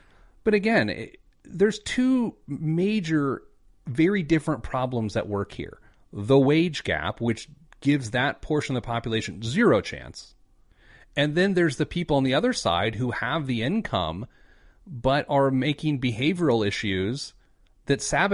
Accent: Speedway, Indiana, United States; I grew up in Speedway, Indiana, the home of personal responsibility, a proud Midwesterner.

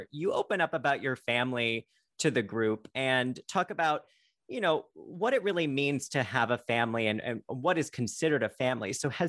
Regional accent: Ireland; I mean, I am Irish, so I will say that much.

